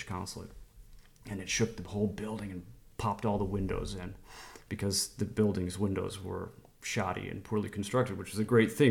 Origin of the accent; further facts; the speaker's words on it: Chicago, Illinois, United States; a way to explore my hometown of Chicago growing up.